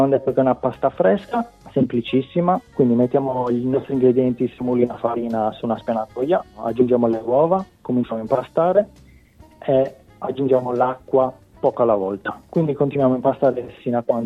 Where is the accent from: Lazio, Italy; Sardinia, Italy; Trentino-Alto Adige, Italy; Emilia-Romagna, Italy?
Sardinia, Italy; Cagliari; vengo da Cagliari.